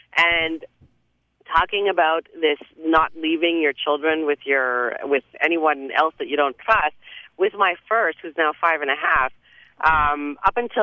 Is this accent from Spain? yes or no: no; Canada; also born or lived in Orlando; now in Atlanta, United States; this is when we used to live in Orlando, and now we live here in Atlanta, and we've never had family around with us. I'm from Canada. Mine is up in Canada, and my husband's from San Diego.